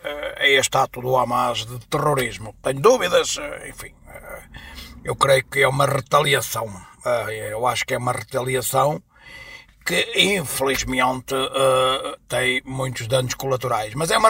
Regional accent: Braga, Portugal; na minha terra, por exemplo, que é ali perto de Faf

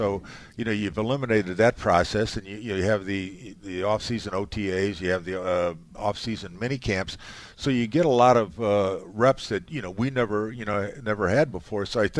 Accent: Illinois, United States; Well, I grew up outside of Chicago, so Chicago's tough to beat in my book.

